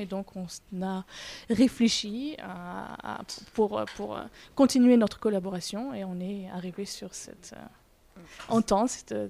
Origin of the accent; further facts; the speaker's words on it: France; j'ai été engagée en tant que française